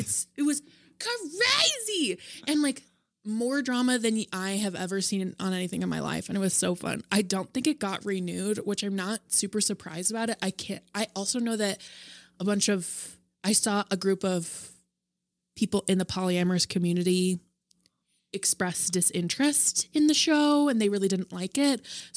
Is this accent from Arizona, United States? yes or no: no; Salt Lake City, Utah, United States; They just started and that's my hometown, homie.